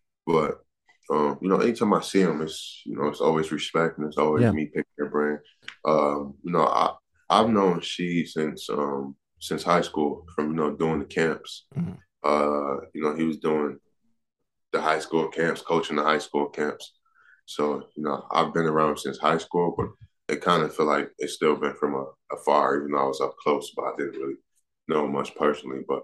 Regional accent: Rochester, United States; They came up to Rochester to my hometown to watch me work out.

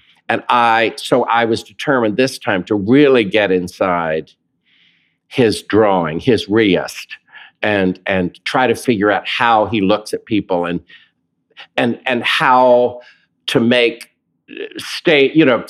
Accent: the South, United States; accent: Southern; To hear David Corns do my Southern accent and talk, and starting with the wrist, is really worth it.

